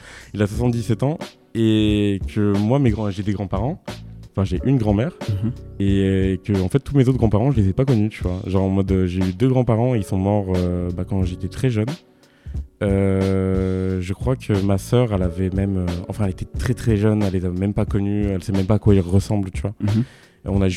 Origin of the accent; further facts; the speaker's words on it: Fougères, Brittany, France; born there; alors je suis breton.